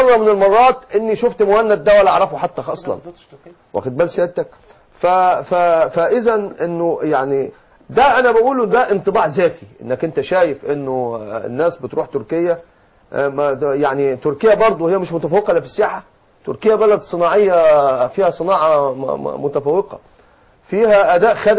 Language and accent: Arabic; Egypt; احنا كعلماء مصريين،